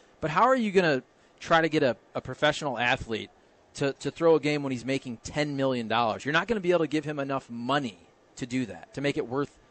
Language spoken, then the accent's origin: English; Toledo, Ohio, United States; I am from Toledo.